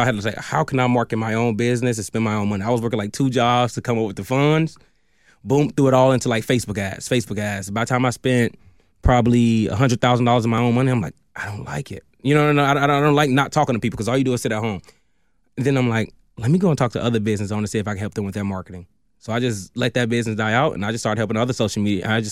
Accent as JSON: {"language": "English", "town": "Montgomery", "region": "Alabama", "country": "United States", "tie": "born or raised there", "also_born_or_lived": "Lansing, Michigan", "lives_now": "Houston, United States", "said": "So I grew up in Montgomery, Alabama. That's where I'm from, born and raised. Then I traveled around, but I ended up in Houston from Lansing, Michigan. So I came from Lansing, Michigan. I stayed there for about 5 years."}